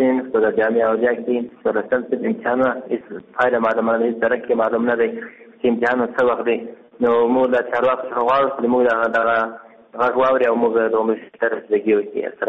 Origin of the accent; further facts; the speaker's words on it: Ghazni, Afghanistan; د غزنی ولایت اوسیدونکی یم